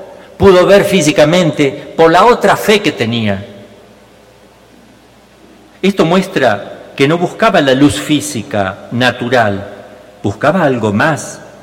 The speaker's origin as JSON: {"language": "Spanish", "country": "Mexico", "said": "no porque aquí en México o nosotros, yo me siento mexicano"}